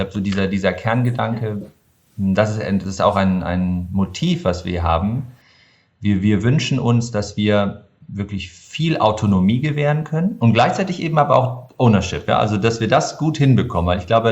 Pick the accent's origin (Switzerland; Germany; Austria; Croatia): Germany; Gummersbach, North Rhine-Westphalia; born there; Ich habe ja Handball gespielt, stamme ja gebürtig aus Gummersbach und habe das mit sehr, sehr viel Leidenschaft betrieben.